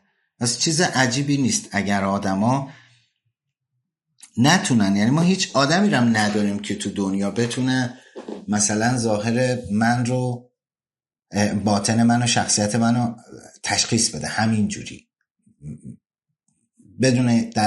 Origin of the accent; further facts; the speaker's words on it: India; born there; Persian is a second language; من زاده هندوستانم، پدرم هندی بود و مادرم هندی.